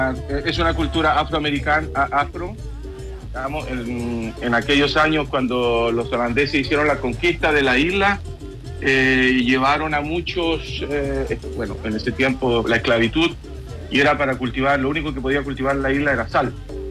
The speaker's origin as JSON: {"language": "Spanish", "town": "Rancagua", "region": "O'Higgins", "country": "Chile", "also_born_or_lived": "Santiago, Chile", "said": "yo cuando llegué a la isla era algo increíble porque era algo bien desértico para mí, que yo soy de Rancagua y estudié en Santiago"}